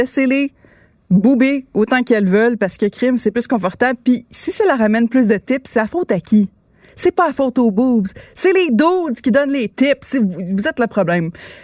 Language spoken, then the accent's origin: French; Quebec, Canada; on est ciblé parfois juste à cause qu'on est québécois, on est des filles.